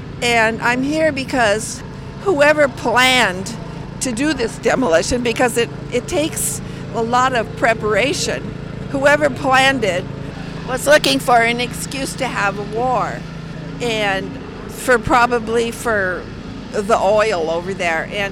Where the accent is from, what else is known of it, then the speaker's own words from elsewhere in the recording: Farmington, Connecticut, United States; I'm from Farmington, Connecticut.